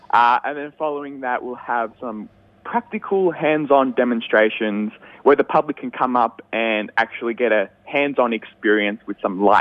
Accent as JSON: {"language": "English", "town": "Shepparton", "region": "Victoria", "country": "Australia", "tie": "born or raised there", "said": "Well, I was actually born and raised in Shep, so I'm a Shep boy."}